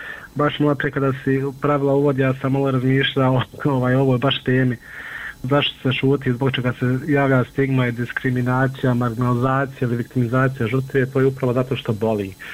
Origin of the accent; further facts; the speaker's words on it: Bosnia & Herzegovina; ako smo imali lične karte kod nas u Bosni, bili smo nevidljivi od sistema, od zajednice